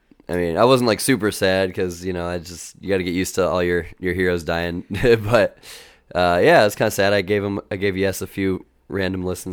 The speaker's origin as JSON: {"language": "English", "region": "Missouri", "country": "United States", "said": "I'm from Missouri, but I went to school in Indiana"}